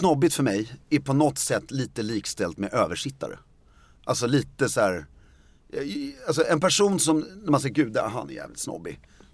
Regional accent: Stockholm, Stockholm County, Sweden; Pappa kommer från Halmstad. Eller det beror, han är född i Stockholm. Så jag är uppvuxen på Karlaplan och gått på Lundsberg och hela den där grejen.

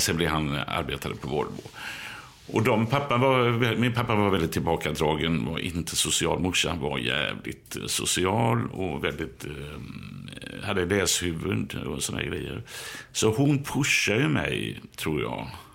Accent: Gothenburg, Västra Götaland County, Sweden; medan jag kommer från Biskopsgården.

